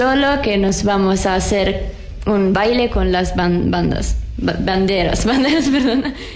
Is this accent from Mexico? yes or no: no; Italy; Spanish is a second language; Perdón por mi español, pero sabe, yo soy de Italia.